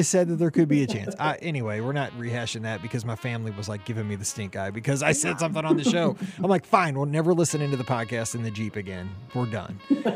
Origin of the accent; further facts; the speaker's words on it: Midwest, United States; Talking about Mike in the Midwest, growing up in the Midwest.